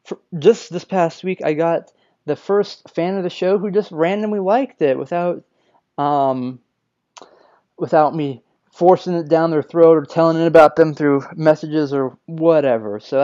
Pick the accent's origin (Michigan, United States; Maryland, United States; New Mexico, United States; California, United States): New Mexico, United States; now in Tucson, United States; They just finished up a 3-day tour in New Mexico, which is awesome. My hometown, or my home state.